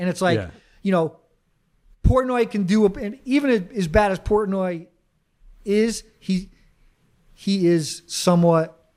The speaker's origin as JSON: {"language": "English", "town": "West Haven", "region": "Connecticut", "country": "United States", "tie": "born or raised there", "said": "So where I grew up in West Haven, and we went to Mike's and Zuppardi's a lot."}